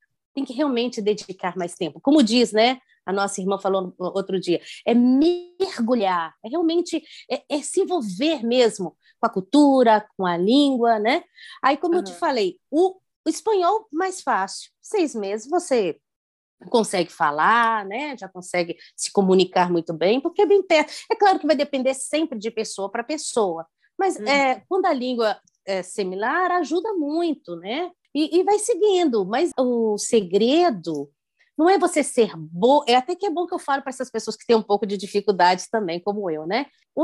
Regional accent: Brazil; also born or lived in Cape Verde; E não desistindo nunca, né? Somos brasileiros, a gente continua. E tem sido uma bênção. É claro, o espanhol é muito mais fácil, né? Porque é bem perto do nosso português.

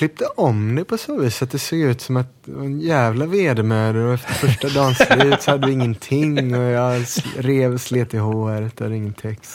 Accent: Gothenburg, Västra Götaland County, Sweden; Ja, jag är uppväxt här i Göteborg, men min fars sida släkten kom från Rovaniemi, som ligger i nära Tornedalen då, i nordöstligaste Sverige.

